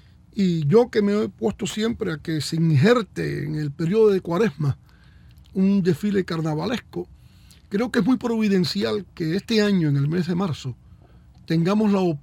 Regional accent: Cuba; moved away; como cubanos que no nos resistimos a morirnos sin ver a nuestra patria libre

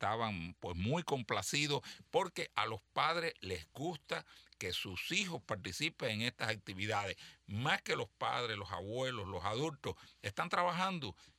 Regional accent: Cuba; moved away; Y yo recuerdo que hasta que salí de Cuba, la tenía con una inscripción que me hizo atrás mi madre diciendo el día

